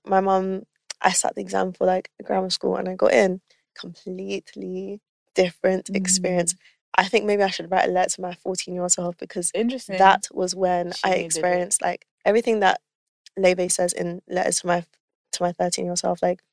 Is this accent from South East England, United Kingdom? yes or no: no; East of England, United Kingdom; accent: Essex; I feel like there's a bit of Essex in it. There's also a bit of London in it. And like, London people can tell I'm from Essex. Essex people don't hear the Essex anymore.